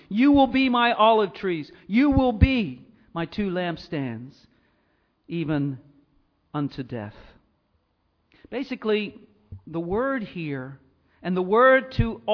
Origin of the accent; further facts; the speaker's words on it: Philadelphia, Pennsylvania, United States; In Philadelphia, my hometown